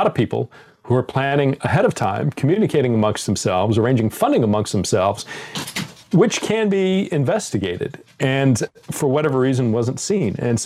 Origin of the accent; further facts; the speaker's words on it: United States; So as an American, as a national security professional, I was listening to this whole speech in disbelief and horror